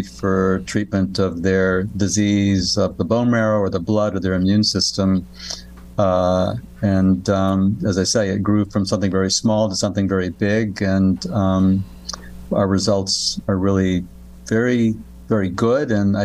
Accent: Texas, United States; So I grew up in Texas, in the Houston-Galveston area, and had an uncle who was a physician

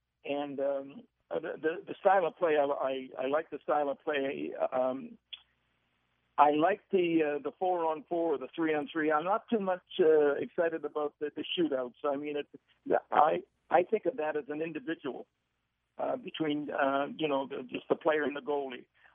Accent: Fredericton, New Brunswick, Canada; In another 3 hours, I arrive in my hometown. When I stepped off the bus in Fredericton, I said … forget about baseball.

